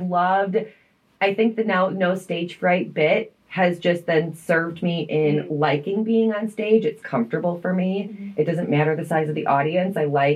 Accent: Chicago, Illinois, United States; I grew up in Chicago.

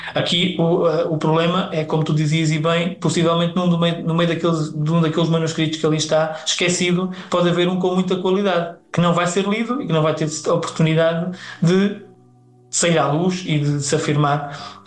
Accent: Alentejo, Portugal; E eu, como bom alentejano, que tu também reconheces esta característica

